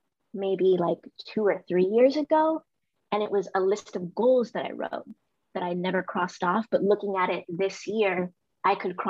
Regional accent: Miami, Florida, United States; I'm from Miami. I'm used to sunny tropical weather.

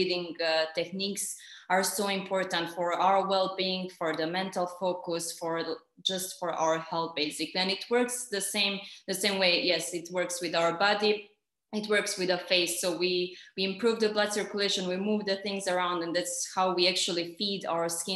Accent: Montenegro; I'm from here, from Montenegro.

